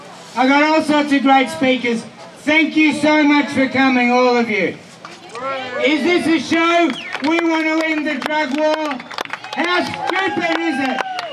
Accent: New South Wales, Australia; I'm from the Western Nation of the Bundjalung. And I speak so many languages of my tribe

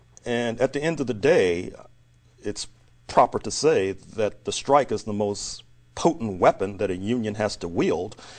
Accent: St. Louis, Missouri, United States; The neighborhood I was born into in St. Louis was called Mill Creek Valley. I found it to be a stable, working-class neighborhood near stockyards.

